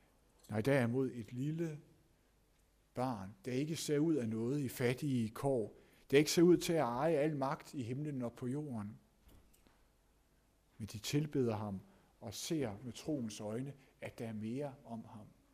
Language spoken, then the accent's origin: Danish; Zealand, Denmark; og jeg er selv fra Lolland